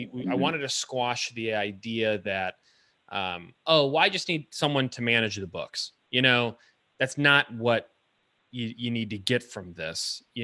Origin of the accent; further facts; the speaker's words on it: Youngstown, Ohio, United States; born there; You know, I was born in Youngstown, which isn't really Northeast Ohio.